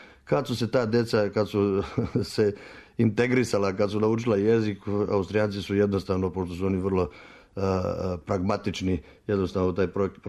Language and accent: Serbian; Banja Luka, Republika Srpska, Bosnia & Herzegovina; born there; ja sam rođen u Banja Luci